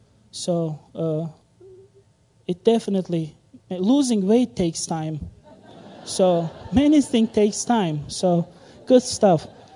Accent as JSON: {"language": "English", "region": "Istanbul", "country": "Turkey", "said": "you know that I'm from Turkey, Istanbul"}